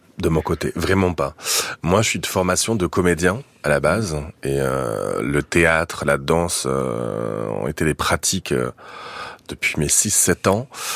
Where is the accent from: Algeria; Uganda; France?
France; Southern France; je suis monté sur Paris parce que je viens du sud de la France pour faire des études de théâtre.